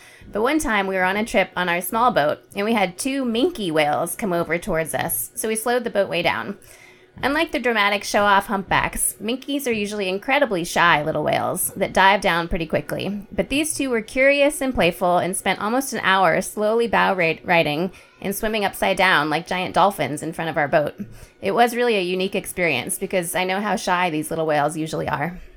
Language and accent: English; California, United States; I grew up in the East Bay near the Lindsay Wildlife Museum and the Lawrence Hall of Science